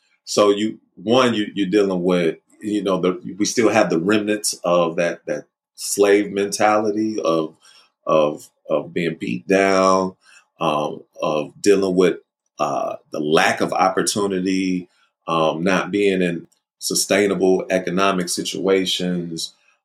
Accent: United States; When I was growing up on the South Side, everybody was black except the cops.

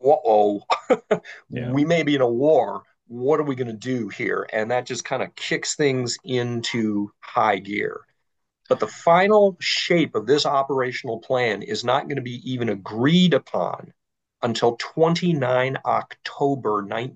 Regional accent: United States; I don't know what the deal is as an American

